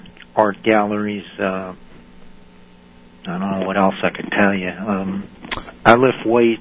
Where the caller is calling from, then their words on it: Great Neck, New York, United States; Calling from Great Neck.